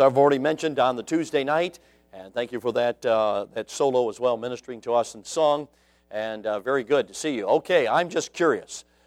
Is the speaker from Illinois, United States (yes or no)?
yes; Chicago, Illinois, United States; also born or lived in South Carolina; now in Wisconsin, United States; But I grew up in Chicago. And then moved down to South Carolina for 14 years. 14 years. And then I moved back to Wisconsin.